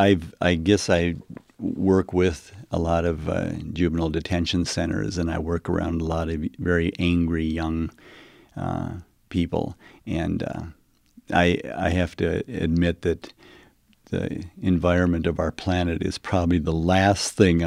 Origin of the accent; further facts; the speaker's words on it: Bolivia; English is a second language; now in United States; I was a person that was never born and raised here. I was born and raised down in Bolivia, South America.